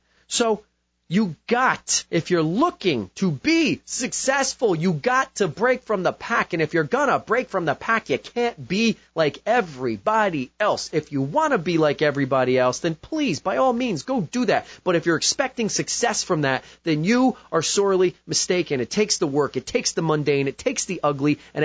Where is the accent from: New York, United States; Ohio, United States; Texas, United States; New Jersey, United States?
New Jersey, United States; I'm from Jersey. Jersey!